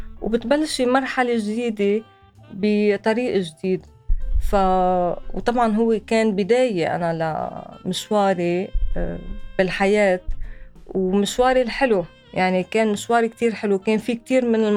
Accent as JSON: {"language": "Arabic", "region": "Beqaa", "country": "Lebanon", "tie": "born or raised there", "said": "يعني أنا بنت البقاع، فبس أطلع على البقاع بشوف الجبال المكسرة على ظهر البيدر هيك بتزعلي"}